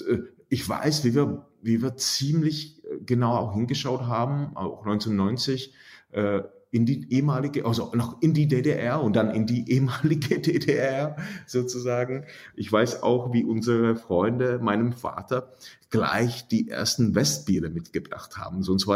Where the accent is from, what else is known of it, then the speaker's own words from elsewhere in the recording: Lomnice nad Popelkou, Liberec Region, Czechia; bei uns in Lomnitz, in Nadbuchbalko, so heißt der kleine Ort, wo ich herkomme